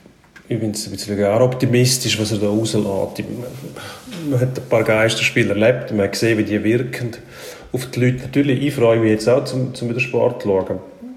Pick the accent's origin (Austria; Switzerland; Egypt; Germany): Switzerland; Das ist so Sozialromantik verfehlt, die bei uns in der Schweiz der Schwächste muss geschützt werden.